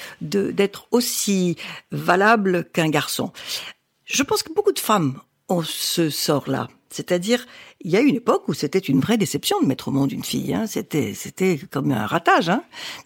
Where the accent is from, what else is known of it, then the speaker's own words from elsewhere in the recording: Morocco; born there; Je suis née au Maroc parce que mon père, qui était ingénieur agronome, avait reçu un job